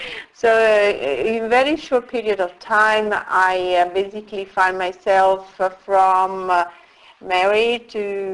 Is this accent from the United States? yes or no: no; Turin, Piedmont, Italy; Originally I'm from Italy, and I was born there a few decades ago in Turin, precisely in the northwest part of Italy.